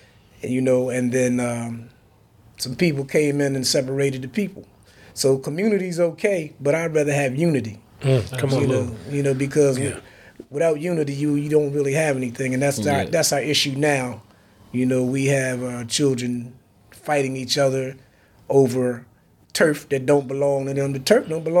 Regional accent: Wilmington, Delaware, United States; I'm actually from Wilmington, Delaware originally.

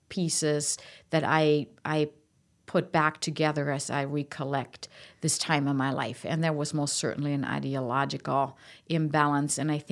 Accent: Germany; English is a second language; grew up with allies having occupancy of western Germany. So I grew up in the British sector of Germany.

